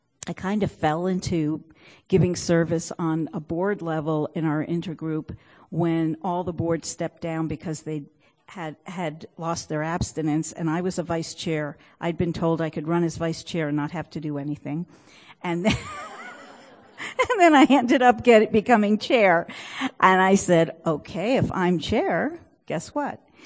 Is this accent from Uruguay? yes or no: no; New Jersey, United States; moved away as an adult; now in Cleveland, United States; I ended up having to move from New Jersey, where I grew up, and I grew up in OA in New Jersey, and moved for a job to Cleveland, Ohio 10 years ago with my husband.